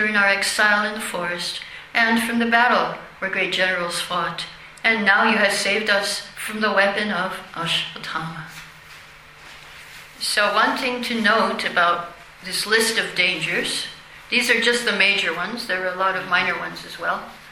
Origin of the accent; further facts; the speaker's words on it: Midwest, United States; I come from the Midwest of America, and that's where they have these tornadoes.